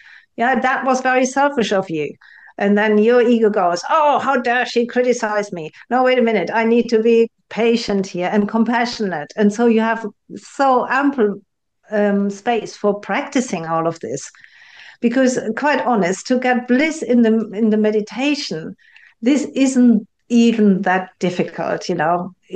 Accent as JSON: {"language": "English", "country": "Germany", "lives_now": "United Kingdom", "said": "I live in the UK, I think the UK is a particularly compassionate country, you know, compared to my home country, which is Germany"}